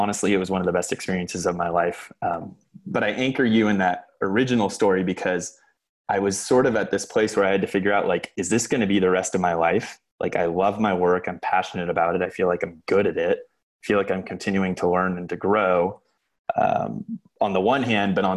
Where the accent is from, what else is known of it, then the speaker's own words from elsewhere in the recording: San Francisco, California, United States; I grew up in San Francisco as sort of the poor kid who at one point went to a really, really good school.